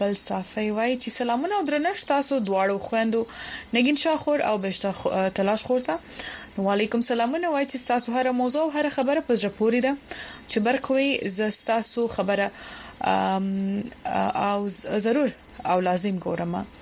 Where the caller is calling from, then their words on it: Saudi Arabia; زه د سعودي عرب نه يم.